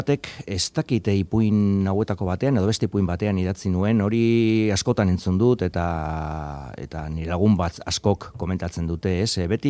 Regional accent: Barakaldo, Basque Country, Spain; Ni Barakaldokoa naiz, hori herri obrero eta orain nahiko itxura aldatuta dagoen herri batekoa

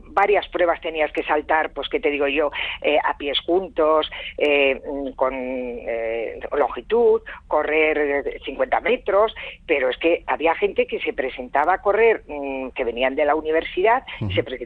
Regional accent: Bilbao, Basque Country, Spain; Bueno, nosotros somos de Bilbao, de Las Arenas.

